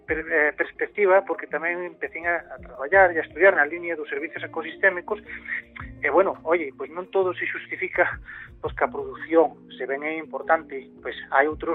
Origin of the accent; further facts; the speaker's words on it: Galicia, Spain; Como galegos sabemos que podemos apostar polo castiñeiro